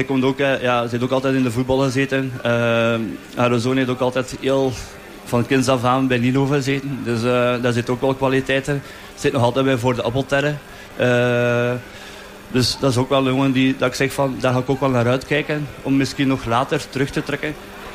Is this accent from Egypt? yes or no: no; Sint-Maria-Oudenhove, Flanders, Belgium; Ik ben van Sint-Maria-Denhoven zelf. Dus Sint-Gorix is eigenlijk 5 minuten van mijn deur.